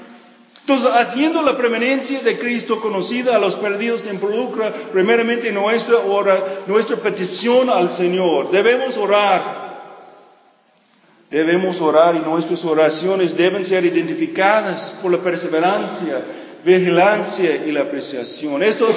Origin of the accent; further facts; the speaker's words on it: Mochicahui, Sinaloa, Mexico; Y tú puedes tomar una parte importante en el ministerio en Mochicahui, aun si no puedes encontrar mi pueblito en el mapa de Sinaloa.